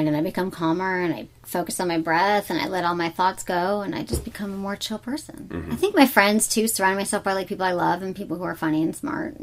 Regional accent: Michigan, United States; We're both from Michigan, by the way.

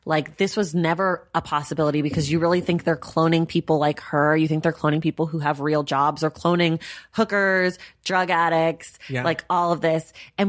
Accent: United States; of course, it's set in America because that's where I am and I'm an American and I'm terrible.

